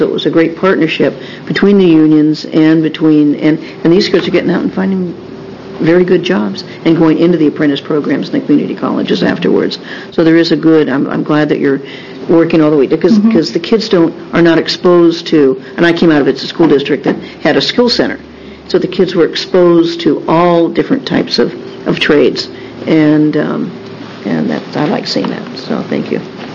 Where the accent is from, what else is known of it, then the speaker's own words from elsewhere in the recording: Tigard, Oregon, United States; Because I know that I'm from the Tigard area